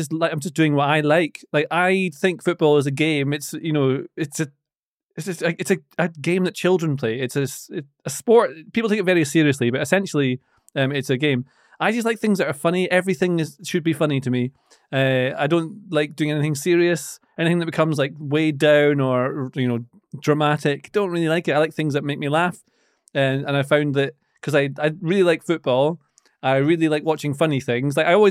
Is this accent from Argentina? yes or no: no; Aberdeen, Scotland, United Kingdom; Like I grew up in Aberdeen, and so everyone supports Aberdeen there.